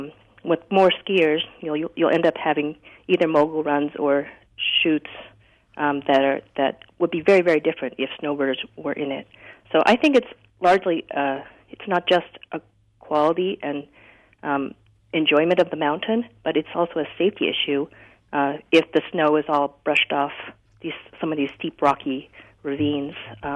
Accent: Utah, United States; I grew up in Utah, and I've been skiing Alta since the early 70s.

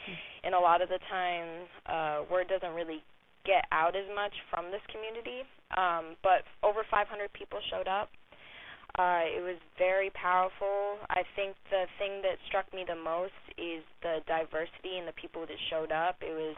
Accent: New Hampshire, United States; I grew up in New Hampshire in a place where the only ethnic people I knew were my uncle and my mom's friend, Odilon.

